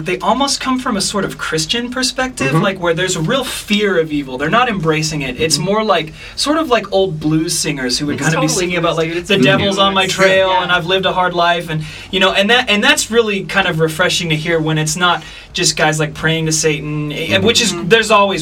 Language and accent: English; Louisville, Kentucky, United States; that I'm from the Louisville area.